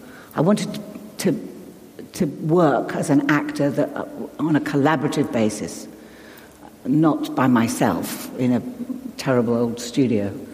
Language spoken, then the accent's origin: English; New York, United States; born there; I was born in New York, and we had a nanny called Aggie